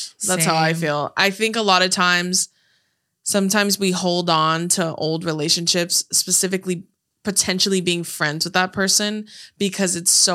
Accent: New York City, New York, United States; Because I'm from Queens.

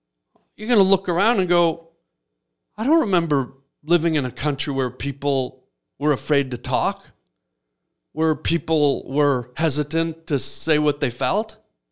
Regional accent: Canada; moved away; I came to this country because of what it stood for, the freedom. I came from Canada.

